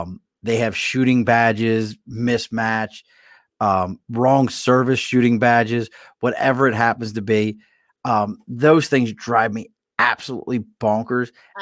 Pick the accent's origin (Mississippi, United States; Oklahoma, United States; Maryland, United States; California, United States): Maryland, United States; Baltimore; I grew up in Maryland. Like, I grew up in Baltimore. It's like, that's hot.